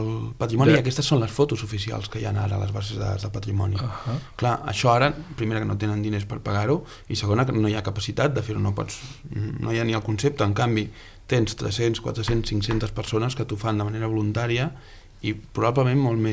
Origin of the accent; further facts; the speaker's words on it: Sabadell, Catalonia, Spain; Jo sóc de Sabadell i ens van guanyar els de Terrassa al final.